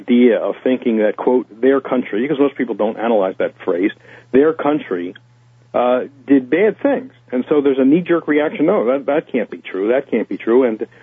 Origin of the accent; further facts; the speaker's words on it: United States; born there; I love my home. I was born in the United States.